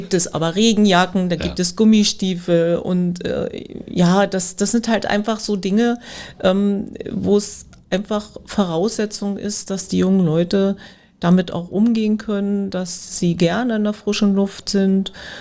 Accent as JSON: {"language": "German", "region": "Brandenburg", "country": "Germany", "tie": "born or raised there", "said": "Das ist in der Stadt, in der ich lebe, in der ich natürlich nicht, also ich bin nicht in Spremberg groß geworden, aber in der Umgebung, den Ort da, wo ich eigentlich herkomme, das ist ein kleines Dorf, Reideweise, den gibt es, dieses Dorf gibt es nicht mehr."}